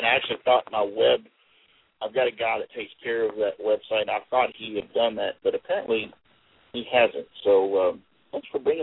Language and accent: English; Lexington, Kentucky, United States; right in my hometown. I'm very, very proud to be a part of this event.